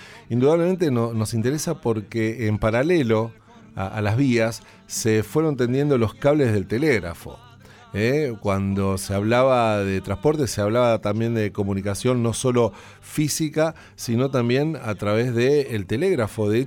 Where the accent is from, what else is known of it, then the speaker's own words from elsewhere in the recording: Chascomús, Buenos Aires Province, Argentina; Voy a ir a mi pueblo chascomunense